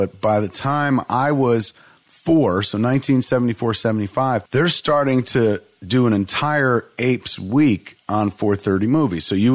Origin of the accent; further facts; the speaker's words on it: East Coast, United States; Like, because we grew up on the East Coast.